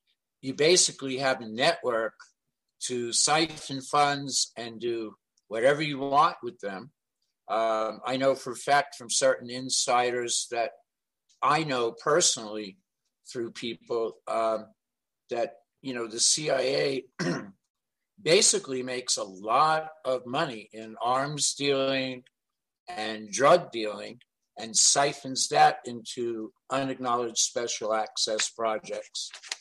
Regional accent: New York City, New York, United States; also born or lived in Miami; I grew up in New York City. I worked the majority of my career in Miami.

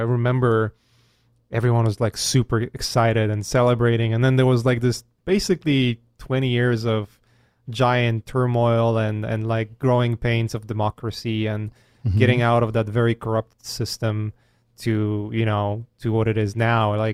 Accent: Poland; moved away; No, I'm originally from Poland. So Poland, like I grew right. up in like, you know, grew out from like grew up first tiny bit of my life in behind the Iron Curtain.

